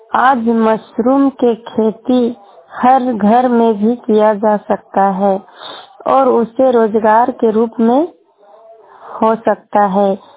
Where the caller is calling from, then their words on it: Koderma, Jharkhand, India; मैं कोडरमा मोबाइल वाणी से, मेरे पंचायत मुर्कमनाई प्रखंड नंबर कच्चो जिला कोडरमा से बोल रही हूँ।